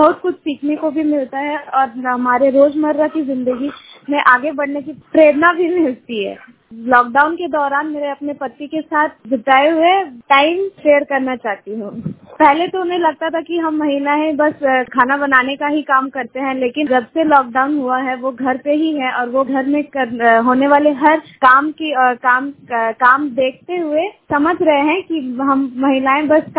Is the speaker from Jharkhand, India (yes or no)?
yes; Jharkhand, India; मैं पूर्वी सिंहभूम से हूँ।